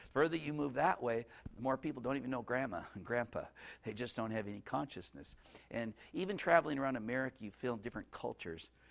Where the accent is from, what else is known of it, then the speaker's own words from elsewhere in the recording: Montana, United States; Okay, you go up to Montana where I was raised. Okay, I was raised in Montana.